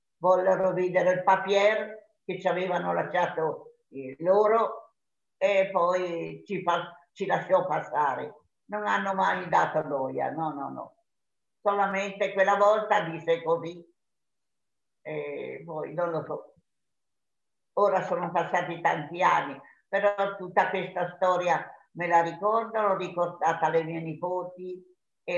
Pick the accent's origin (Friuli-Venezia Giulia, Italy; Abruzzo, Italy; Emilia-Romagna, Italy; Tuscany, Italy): Tuscany, Italy; Carrara; born there; sono nata a Carrara. Ora ho 92 anni